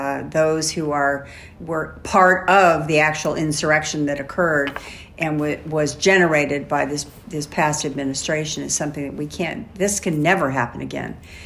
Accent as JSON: {"language": "English", "country": "United States", "said": "And as an American, I do too."}